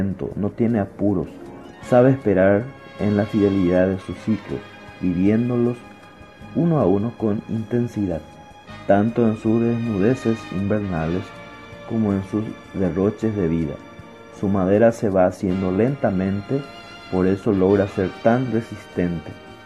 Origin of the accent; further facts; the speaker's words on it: Paraguay; Entonces, algo nosotros tenemos que hacer como paraguayos: tratar de valorar, de cuidar, de proteger todos estos elementos que forman parte de nuestro ser nacional, de nuestra identidad nacional.